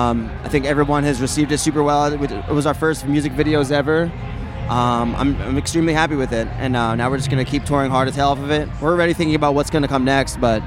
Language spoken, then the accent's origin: English; Pennsylvania, United States; We're from Pennsylvania, so.